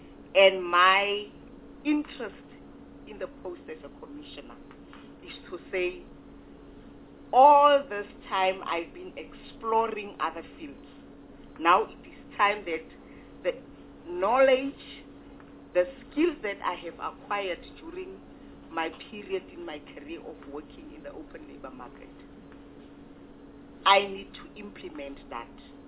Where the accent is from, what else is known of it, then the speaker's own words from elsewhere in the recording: South Africa; I'm a South African woman with a disability.